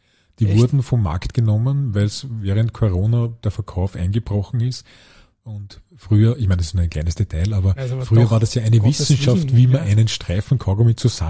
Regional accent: Vienna, Austria; ich bin gebürtiger Floridsdorf, ich glaube, ich bin mit 12 Jahren zum ersten Mal aus dem Bezirk rausgekommen

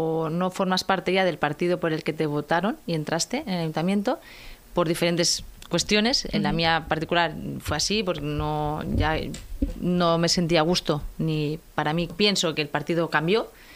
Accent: Tarragona, Catalonia, Spain; yo soy de Tarragona. Que Tarragona pertenece a Cataluña, soy catalana, y que Cataluña pertenece a España, que también soy española

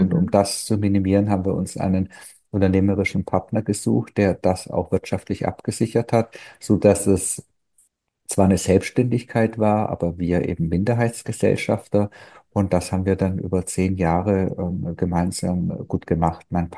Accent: Baden-Württemberg, Germany; Ich bin ja Schwabe

